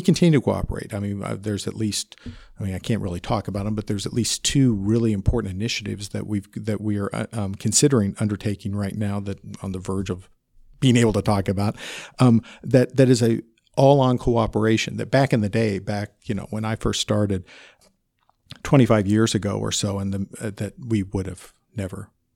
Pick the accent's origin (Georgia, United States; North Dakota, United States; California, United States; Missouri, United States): Missouri, United States; growing up in Eastern Jackson County